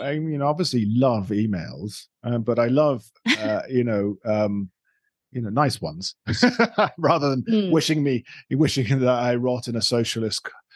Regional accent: Mompox, Bolívar, Colombia; listen, Wade, you were on the Columbia Calling, and I'm the guy from Mompox

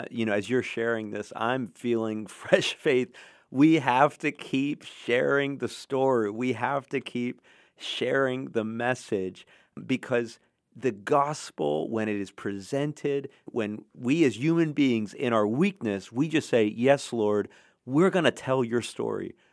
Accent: United States; But as American Christians, I think many, many of us in America are discouraged

